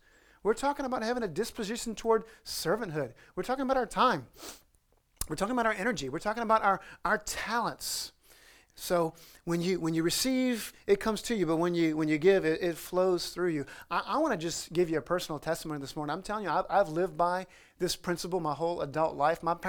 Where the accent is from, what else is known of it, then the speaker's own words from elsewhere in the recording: New Orleans, Louisiana, United States; now in New York, United States; Most of you guys know that I grew up down in the New Orleans area in Louisiana. I married this New Yorker, you know, and I heard this clear call to the state of New York after I married a New Yorker.